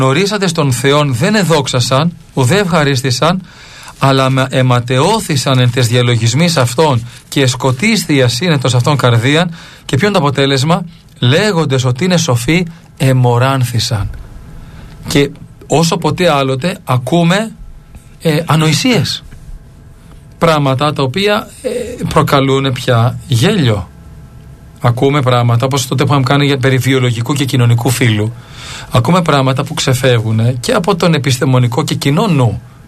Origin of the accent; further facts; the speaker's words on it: Greece; Γι' αυτό, σαν Έλληνες, που γνωρίζουμε και την ελληνική γλώσσα, να φοβηθούμε